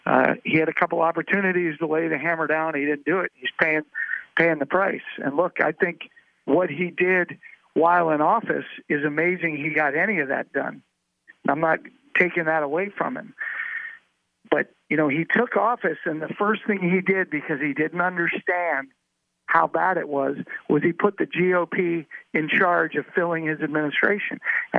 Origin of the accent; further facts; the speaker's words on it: Texas, United States; like my home state of Texas